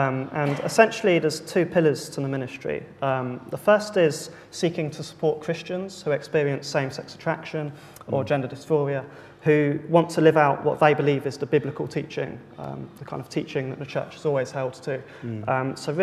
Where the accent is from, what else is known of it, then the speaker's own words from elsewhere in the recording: Wellingborough, East Midlands, United Kingdom; So I'm from Northamptonshire, a small town called Wellingborough. So the kind of town people just drive past on the M1.